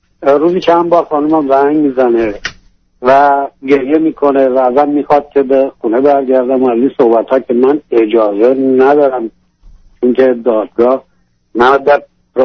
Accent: Iran; now in United States; تا 7 سال پیش که از ایران به آمریکا اومدیم

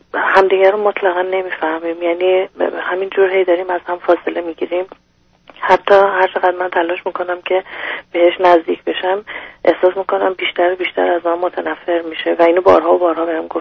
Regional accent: Iran; moved away; به خاطر نفس کشیدن، به خاطر آزادی در واقع از ایران اومدیم بیرون.

